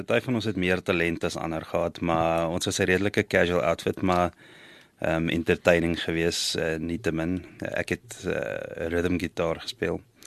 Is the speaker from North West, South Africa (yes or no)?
yes; Potchefstroom, North West, South Africa; born there; Ek is 'n Potchefstroom aanvanklik gebore in Potchefstroom. Kan dit nie onthou nie, maar ons het daar in Rissikstraat gebly. Van daar af het ons pad Johannesburg toe gemaak, graad 1 en 2 daar in Laerskool Fontainebleau gewees.